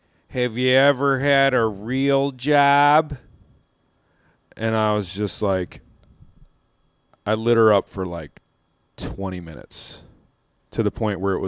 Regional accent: Wisconsin, United States; And then he saw my set, and then he knew I was from Wisconsin.

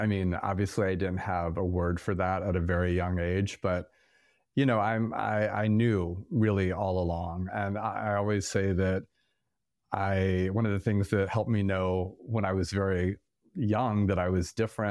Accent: Florida, United States; I was born in Orlando, Florida. I grew up in the suburbs of Central Florida in the 1980s and early 90s.

